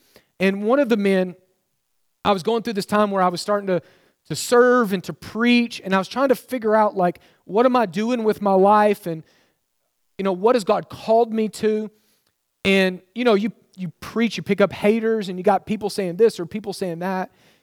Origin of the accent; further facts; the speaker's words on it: Oklahoma, United States; I grew up on Lake Texoma, we won a war against Texas and took it in Oklahoma.